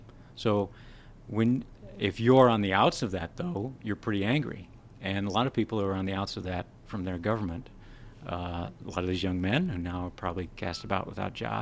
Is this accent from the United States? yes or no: yes; South Dakota, United States; And there I grew up in South Dakota